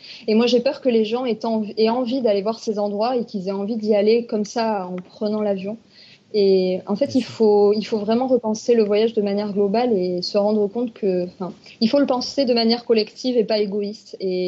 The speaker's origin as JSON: {"language": "French", "country": "France", "said": "Il y a même des plages à côté de chez nous en France."}